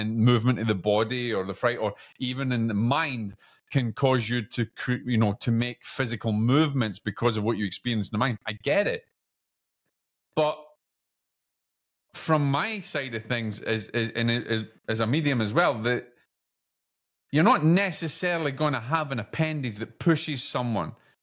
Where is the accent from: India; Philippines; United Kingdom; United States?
United Kingdom; Scotland; I don't know if I'm saying that right because I'm Scottish.